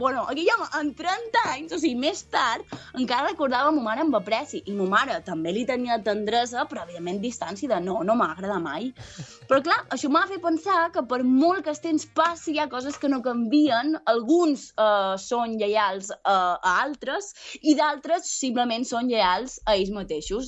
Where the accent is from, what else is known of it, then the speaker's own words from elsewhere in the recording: Sóller, Balearic Islands, Spain; li vaig dir que jo també ho era, d'on ets, tal, de Soia, no, jo també sóc de Soia